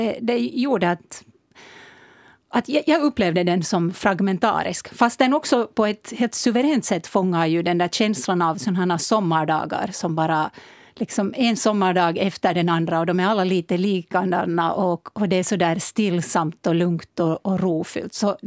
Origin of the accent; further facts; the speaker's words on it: Uusimaa, Finland; Och jag är ju hemma från Östra Nyland.